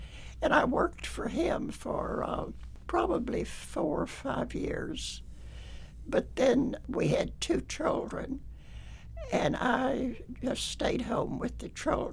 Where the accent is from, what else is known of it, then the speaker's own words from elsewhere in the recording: Greenville, Texas, United States; I grew up in Greenville, Texas, which is not far from here to the east. My father was a cotton farmer